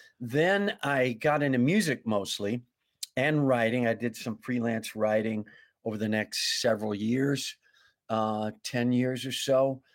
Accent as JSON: {"language": "English", "region": "Wisconsin", "country": "United States", "said": "He's from Pittsburgh. I'm from the Midwest, of course, from Wisconsin, but my comedy hometown is Minneapolis. That's where I spent 3 years before I moved out."}